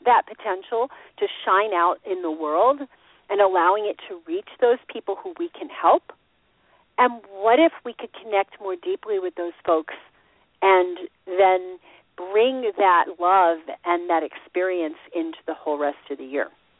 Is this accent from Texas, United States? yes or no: yes; Austin, Texas, United States; And now here in my hometown in Austin, Texas, it's 5:43 in the evening